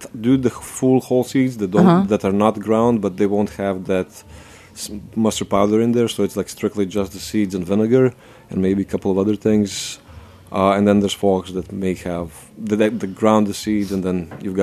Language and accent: English; Slovenia; English is a second language; So I'm originally from Slovenia. Tiny country, center of Europe, so basically south of Austria, east of Italy, a lot of like Central European influences, so like Austrian, German food.